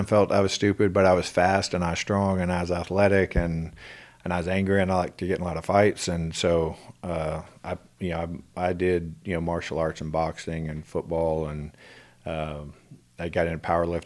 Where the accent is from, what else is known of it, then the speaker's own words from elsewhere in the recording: Houston, Texas, United States; Well, I was born in Houston and lived in...